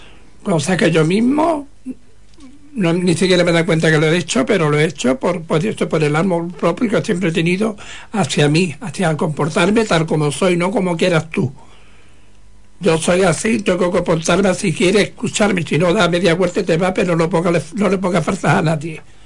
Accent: Huelva, Andalusia, Spain; Pues yo sí soy poeta aquí en mi tierra. Porque tú podías haber tenido, porque podía haber sido, porque si te hubiera ido de Huelva, yo porque me vi de Huelva, si yo falto de Huelva un fin de semana

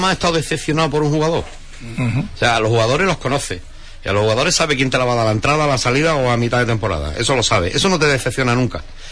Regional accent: Huelva, Andalusia, Spain; como somos los onubenses

